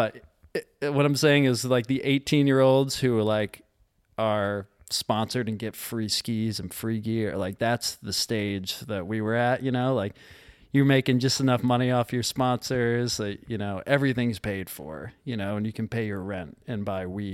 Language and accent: English; Block Island, Rhode Island, United States; I grew up on Block Island, Rhode Island, which is like this island 15 miles or 14 miles, I think it actually is, off the coast of Rhode Island